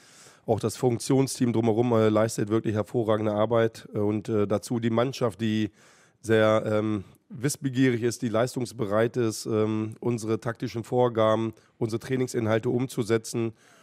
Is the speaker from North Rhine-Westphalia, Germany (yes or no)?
no; Hannover, Lower Saxony, Germany; also born or lived in Langenhagen; Aber ja, ich bin Hannoveraner Junge. Ich bin zwar in Langenhagen geboren, aber habe immer in Hannover gelebt. Meine Familie wohnt auch heute noch im Zentrum.